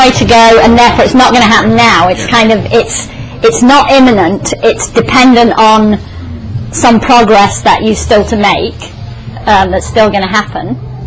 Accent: England, United Kingdom; now in Spain; I'm from England, obviously, but I live in Spain, in quite a remote part of Spain.

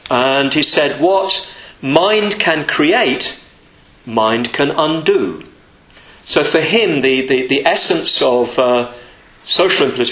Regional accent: England, United Kingdom; I always say in India, you know, here I am, I'm an Englishman, I've never suffered from disadvantage

